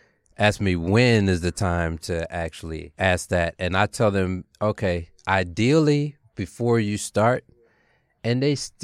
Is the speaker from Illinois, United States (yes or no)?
no; Baltimore, Maryland, United States; Mark Copeland, who I grew up in Baltimore